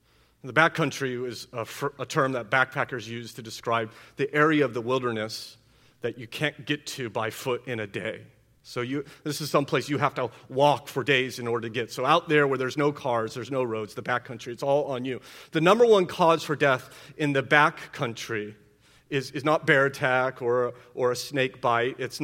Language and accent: English; California, United States; And despite the fact that I'm a Californian, I have no experience being a woman, okay?